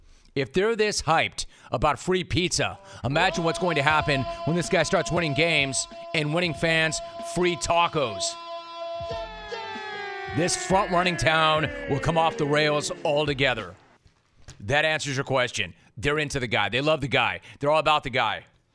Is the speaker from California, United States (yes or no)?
yes; Los Angeles, California, United States; I grew up in Los Angeles. I'm a native of Los Angeles.